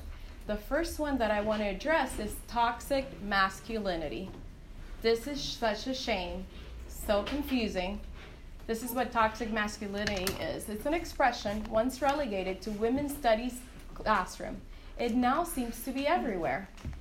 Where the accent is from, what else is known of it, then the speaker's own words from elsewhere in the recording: Cuba; English is a second language; moved away; I was raised in Cuba. Cuba is still a communist country, and church was illegal for a decade or so while I was in Cuba.